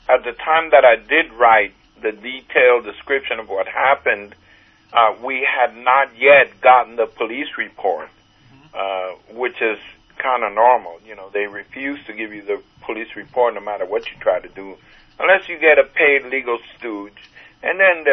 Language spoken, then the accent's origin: English; Puerto Rico; born there; Well, I was born in Puerto Rico.